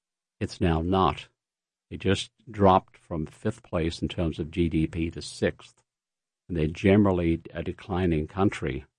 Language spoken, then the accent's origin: English; London, United Kingdom; moved away as an adult; now in United States; I'm originally from London, England, born and educated there. I've been a proud citizen for about 40 years, having lived in this country for nearly 50. It's scary for me to think about it. I used to live in San Diego